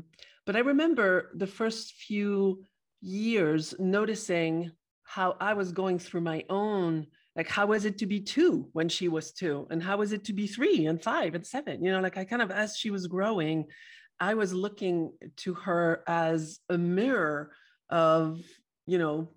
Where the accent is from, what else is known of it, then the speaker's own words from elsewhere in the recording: France; now in United States; So I'm from France originally